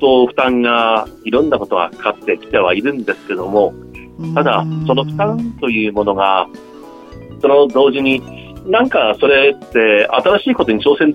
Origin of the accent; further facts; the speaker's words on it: Hokkaido, Japan; 私は実は北海道出身でして、函館の近くの小さな町なんですけども、